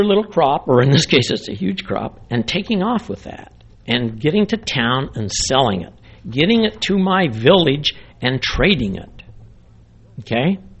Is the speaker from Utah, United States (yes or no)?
yes; Utah, United States; I'm from Utah in the U.S.